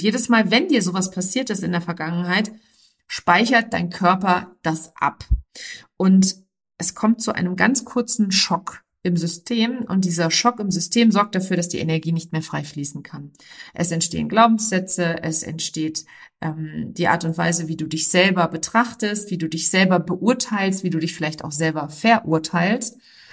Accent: Hesse, Germany; born there; ich bin in der Nähe von Frankfurt geboren

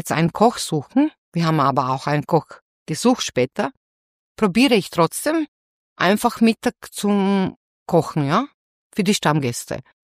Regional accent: Slavonia, Croatia; ich komme aus Slawonien. Ja, das ist nicht am Meer. Das ist ein Bundesland, der so wie Burgenland auf einer Ebene liegt.

